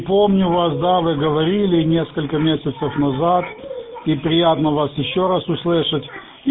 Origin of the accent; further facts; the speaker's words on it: Ukraine; now in Norway; Позывной у меня украинский, сам я с Украины. Уже более 7 лет мы живем в Норвегии